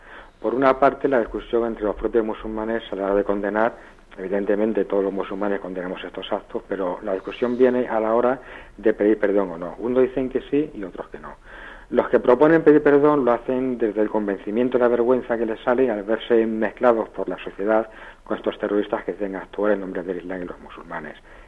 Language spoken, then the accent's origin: Spanish; Extremadura, Spain; Siguiendo en Extremadura, mi tierra